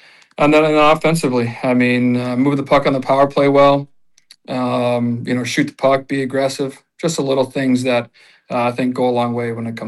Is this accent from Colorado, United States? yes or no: yes; Colorado, United States; Well, growing up in Colorado, my dad finished with the Nuggets, and then We kind of settled down there.